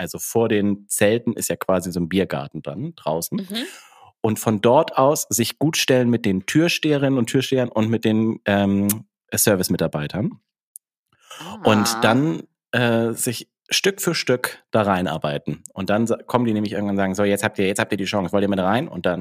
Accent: Hamburg, Germany; ich komme aus Hamburg.

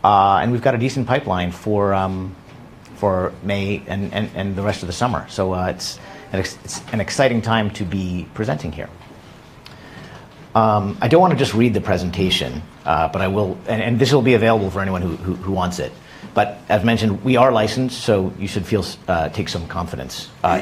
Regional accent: United States; now in Japan; I should also mention that I'm American

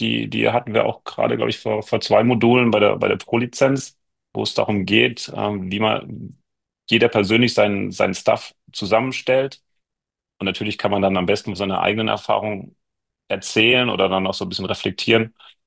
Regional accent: Southern Germany, Germany; aber als Süddeutscher ist Kiel vielleicht teilweise auch eine andere Kultur.

